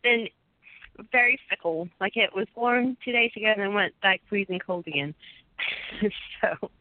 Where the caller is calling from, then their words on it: Dallas, Texas, United States; Texas, Dallas, Texas.